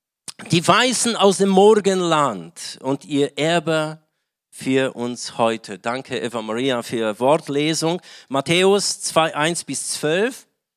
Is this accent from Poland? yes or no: yes; Poland; German is a second language; now in Germany; Ich komme ursprünglich aus Polen. Nicht aus der schönen Schweiz, wie manche denken, nicht aus Frankreich, wie viele denken, nicht aus Amerika, wie manche denken. In den 25 Jahren, in denen ich in Deutschland lebe